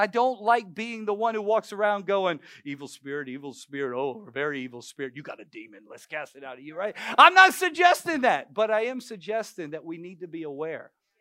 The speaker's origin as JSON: {"language": "English", "town": "New Orleans", "region": "Louisiana", "country": "United States", "tie": "born or raised there", "said": "I grew up in New Orleans. All I had to do was walk around the French Quarter, and it was full of spirits."}